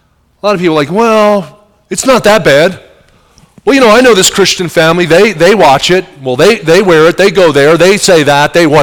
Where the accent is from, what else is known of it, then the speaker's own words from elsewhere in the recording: Pennsylvania, United States; I grew up near Philadelphia.